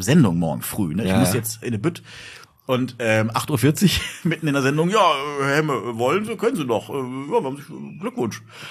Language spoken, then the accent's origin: German; Celle, Lower Saxony, Germany; born there; now in Ruhr area, Germany; In Niedersachsen.